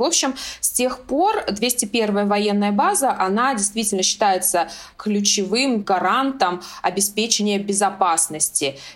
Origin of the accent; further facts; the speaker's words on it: Uzbekistan; То есть я сама родом из Узбекистана